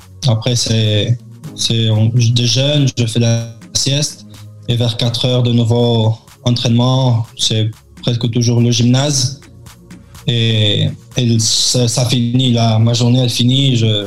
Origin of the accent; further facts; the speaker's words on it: France; born there; Comme je suis né en France, je suis pas étranger pour jouer